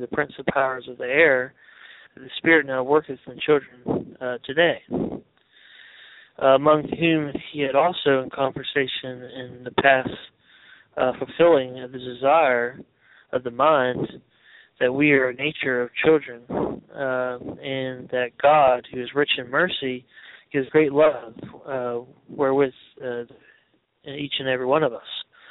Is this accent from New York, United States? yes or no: no; New Smyrna Beach, Florida, United States; we're from New Smyrna Beach.